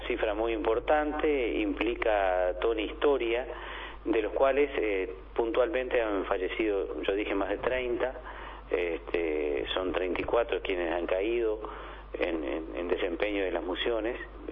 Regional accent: Uruguay; el orgullo que sentimos como orientales, como uruguayos

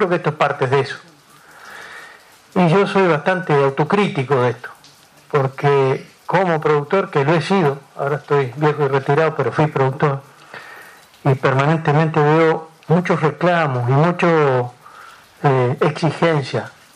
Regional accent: Uruguay; como parte de un gobierno, como uruguayo, nos llena de satisfacción

